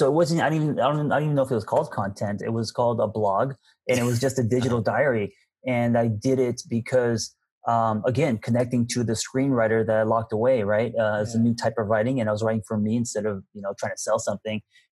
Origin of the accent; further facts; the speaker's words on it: United States; And also being Korean American, you know, and kind of opening up, maybe people weren't used